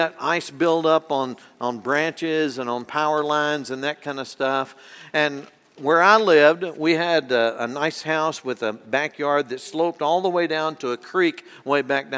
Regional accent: Texas, United States; I grew up in North Texas, and even though it wasn't super cold there, we did get some cold weather during the winters.

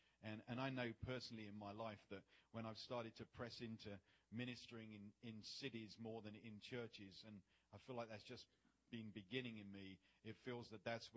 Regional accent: England, United Kingdom; moved away as an adult; Obviously, I'm not from these parts. I'm from England. I lived there until 2001.

